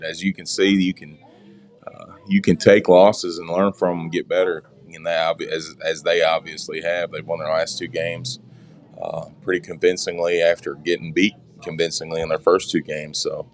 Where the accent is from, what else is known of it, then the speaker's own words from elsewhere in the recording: Kentucky, United States; I'm from Graves County, so me and him have known each other ever since he came to Graves.